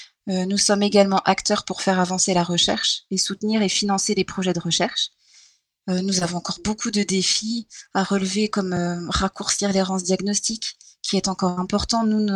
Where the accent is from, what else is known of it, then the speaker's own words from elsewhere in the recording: Auvergne-Rhône-Alpes, France; Parce que l'association était basée en Alsace, en fait, et moi, je suis de la Haute-Savoie.